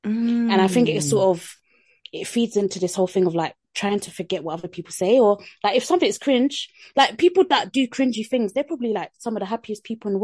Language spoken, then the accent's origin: English; United Kingdom; It's like that Britishness inside us is like we're fighting cringe every single second of every day. That's what being British is.